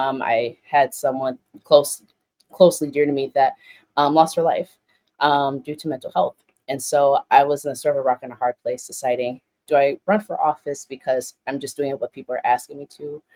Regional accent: Milwaukee, Wisconsin, United States; born and raised in Milwaukee, come from a blended family, I wanted to do change.

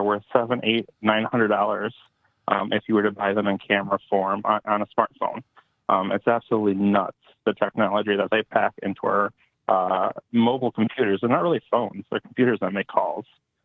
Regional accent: Baraboo, Wisconsin, United States; I remember growing up in Baraboo, Wisconsin, with those candy cigarettes, running around the streets, capping off those guns.

